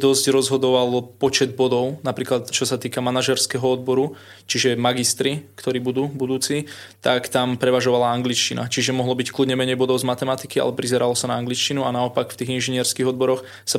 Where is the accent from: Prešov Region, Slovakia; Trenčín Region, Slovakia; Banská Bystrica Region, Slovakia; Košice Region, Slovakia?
Trenčín Region, Slovakia; Prievidza; Pochádzam z Prievidze